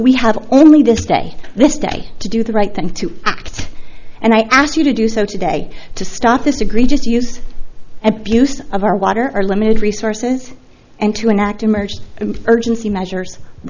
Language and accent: English; Templeton, California, United States; I'm from Templeton.